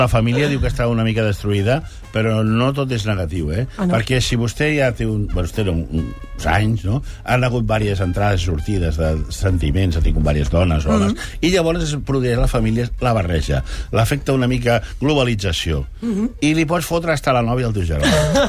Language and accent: Catalan; Catalonia, Spain; Som catalans, Som catalans